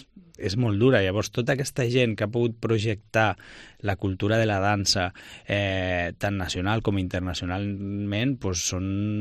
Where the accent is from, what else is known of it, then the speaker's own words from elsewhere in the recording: Lleida, Catalonia, Spain; born there; Jo vaig néixer a Lleida.